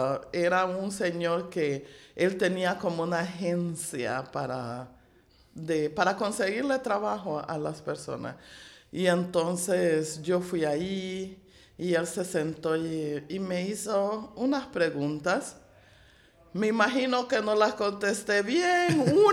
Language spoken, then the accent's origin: Spanish; Tela, Atlántida, Honduras; now in Massachusetts, United States; De Honduras, soy de Tela.